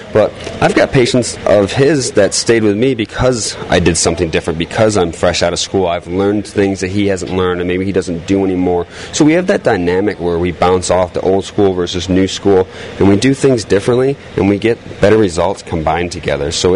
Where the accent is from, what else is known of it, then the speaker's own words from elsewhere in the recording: Weedsport, New York, United States; I mean, it's my hometown. I grew up in Weedsport, just west of Syracuse, you know, so I was always a big Syracuse fan